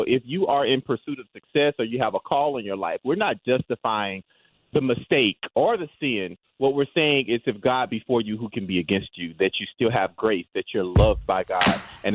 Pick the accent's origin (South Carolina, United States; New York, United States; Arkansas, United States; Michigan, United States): South Carolina, United States; I'm from South Carolina, and I was honored by the state of South Carolina and the South Carolina House of Representatives. As a native son of South Carolina